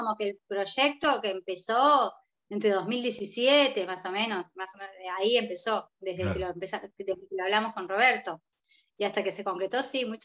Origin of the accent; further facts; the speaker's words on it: Buenos Aires, Argentina; moved away as an adult; also born or lived in Uruguay / New Zealand; yo soy uruguaya, ¿sí? Que cuando tenía 8 meses, mis padres se fueron a vivir a Buenos Aires, me crié en Buenos Aires, viví la mayor parte de mi vida, hice... la escolarización y la universidad, la hice en Buenos Aires.